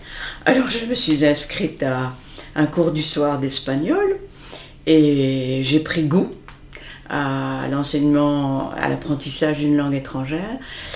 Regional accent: Belgium; j'ai terminé ma carrière officielle comme inspecteur de l'enseignement en Belgique, puisque je suis belge.

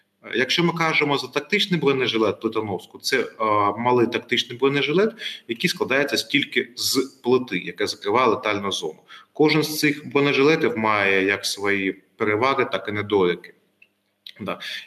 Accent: Kharkiv, Kharkiv Oblast, Ukraine; Так, я з Харкова і декілька моїх колег з Харкова

